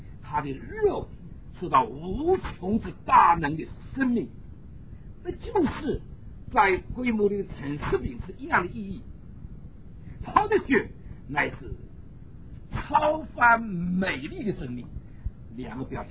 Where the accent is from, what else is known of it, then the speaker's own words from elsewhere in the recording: China; 我们中国人老是说那个别的种族的人啊，味道不好说